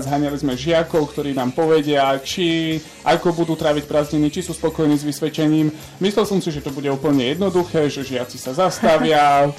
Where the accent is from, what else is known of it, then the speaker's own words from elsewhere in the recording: Bardejov, Prešov Region, Slovakia; now in Košice, Slovakia; ja pochádzam z Bardejova a tam sa toho dosť malo deje.